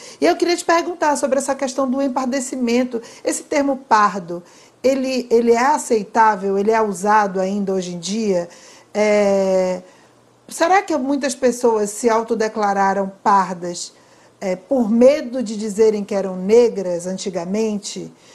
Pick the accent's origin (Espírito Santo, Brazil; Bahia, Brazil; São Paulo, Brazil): Bahia, Brazil; Você começou citando que eu sou baiana